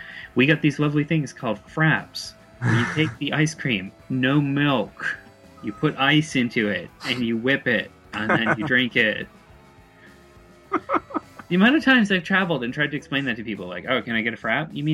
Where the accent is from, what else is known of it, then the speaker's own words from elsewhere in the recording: New England, United States; I mean, I'm from New England